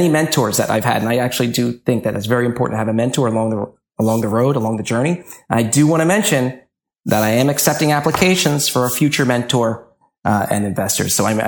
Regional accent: Philadelphia, Pennsylvania, United States; I mean, I'm from Frankfurt, but I moved out to the burbs, but I still have Philly in me.

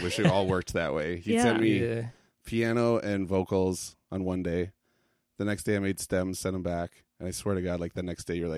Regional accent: Hopkins, Minnesota, United States; We grew up in Hopkins, the band that I played in.

